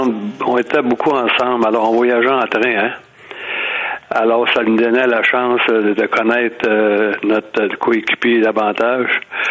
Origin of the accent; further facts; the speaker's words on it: Drummondville, Quebec, Canada; Je venais de Drummondville.